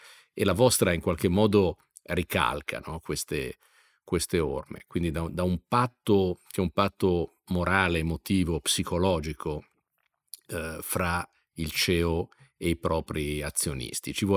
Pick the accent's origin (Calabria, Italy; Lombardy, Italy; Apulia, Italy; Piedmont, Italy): Lombardy, Italy; Milan; lo dico da milanese